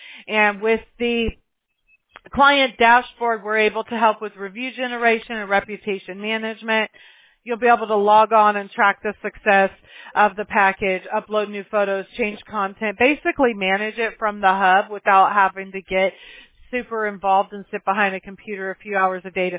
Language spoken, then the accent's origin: English; Mobile, Alabama, United States; born there; I was born in Mobile, Alabama, so I could say that. Only us fellow Southerners can say that.